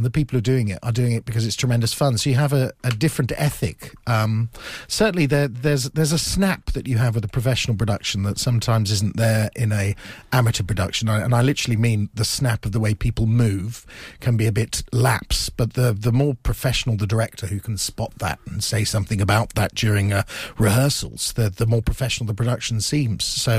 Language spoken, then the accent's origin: English; Saffron Walden, East of England, United Kingdom; Yeah, well, I come from Saffron Walden.